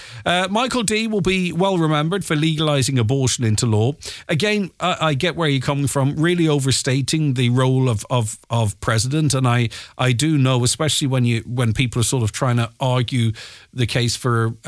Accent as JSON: {"language": "English", "town": "St. Johnstone", "region": "Ulster", "country": "Ireland", "said": "I'm from St. Johnstone, a wee border village"}